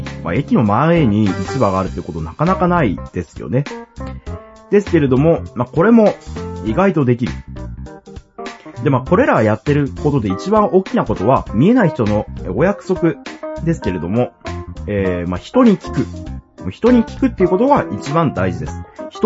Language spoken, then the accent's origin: Japanese; Kyushu, Japan; 生粋の九州男児である私